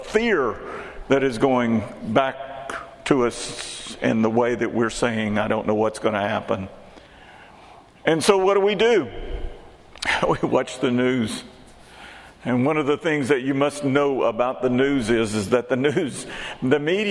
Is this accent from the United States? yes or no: yes; Texas, United States; I grew up in Texas, where we had all kinds of music. We had country and Western.